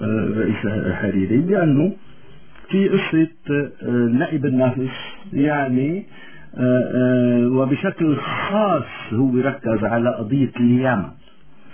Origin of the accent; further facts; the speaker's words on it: Lebanon; نحن كلبنانيين ما عندنا مشكلة